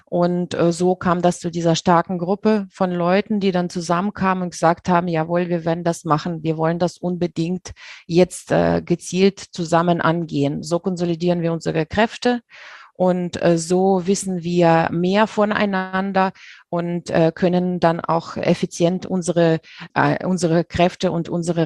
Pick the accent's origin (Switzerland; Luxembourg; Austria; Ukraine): Ukraine; Und man kennt sich so natürlich als Ukrainer dann unter den Ukrainern